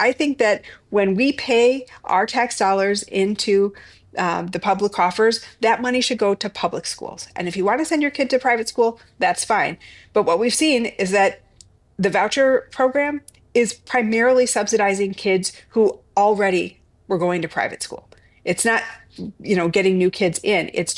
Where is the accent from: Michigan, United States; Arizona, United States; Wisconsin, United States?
Wisconsin, United States; I was born in Marshfield. I spent my early years in rural Taylor County, north of Highway 29.